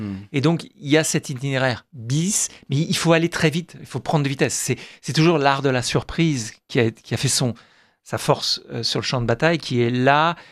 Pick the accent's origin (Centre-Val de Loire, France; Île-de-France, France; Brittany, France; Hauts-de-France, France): Île-de-France, France; Saint-Cloud; Moi, ma ville natale, c'est Saint-Cloud, c'est pas loin d'ici.